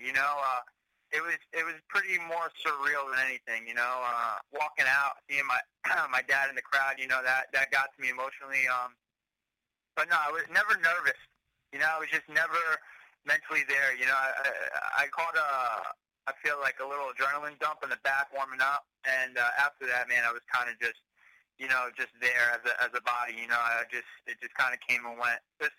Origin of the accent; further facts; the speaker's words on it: Wallington, New Jersey, United States; I'm originally from Wallington, New Jersey.